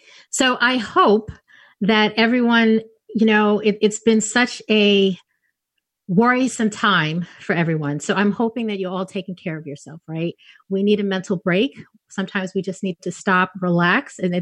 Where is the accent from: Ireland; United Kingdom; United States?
United States; Massachusetts; So we moved out to Brooklyn. So it was really, and I didn't know anyone. I was from Massachusetts.